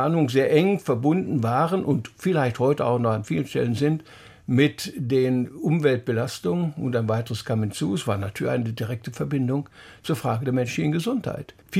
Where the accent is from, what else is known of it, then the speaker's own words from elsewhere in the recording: Silesian Voivodeship, Poland; now in Germany; ich bin Schlesier, bin als Flüchtling hierher gekommen